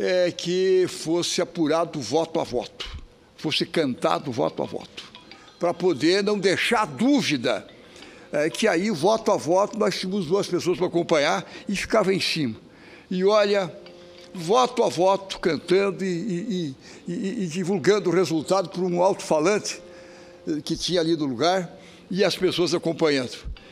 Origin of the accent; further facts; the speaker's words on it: Santa Catarina, Brazil; E essa história, como eu vinha relatando, começou em Brusque, lá no meu estado, e aí, com a tecnologia que Santa Catarina criou, evoluiu e aí partiu para o Brasil todo.